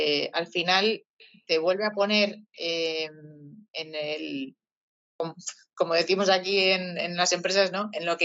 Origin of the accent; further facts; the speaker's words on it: Bilbao, Basque Country, Spain; yo soy del norte, yo soy de Bilbao